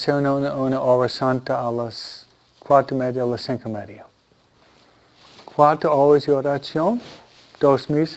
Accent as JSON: {"language": "Spanish", "country": "United States", "second_language": "Spanish", "said": "A mí, tal vez porque soy americano más independiente, me gusta mi espacio, ¿no?"}